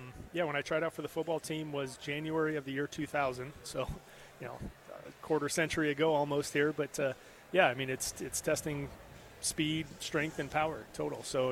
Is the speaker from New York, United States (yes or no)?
no; Nebraska, United States; growing up in Nebraska, it's, you know, I never had seen a bobsled in real life until I was, you know, 23 years old